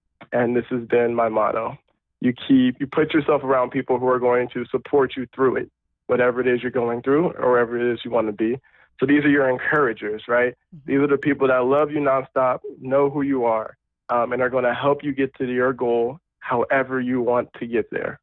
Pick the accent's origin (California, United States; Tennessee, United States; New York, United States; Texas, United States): California, United States; Oakland; I grew up in Oakland, California. And so they're already in the Bay Area, NorCal.